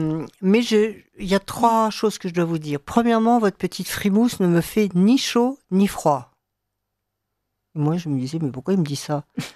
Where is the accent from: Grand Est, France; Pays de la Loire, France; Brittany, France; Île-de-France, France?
Grand Est, France; Strasbourg; born there; Je suis née à Strasbourg